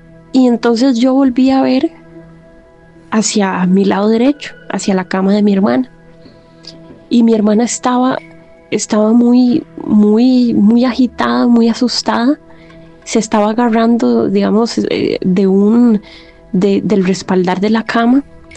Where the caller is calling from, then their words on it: Cartago, Costa Rica; Soy de Cartago, Costa Rica, y los escucho todas las noches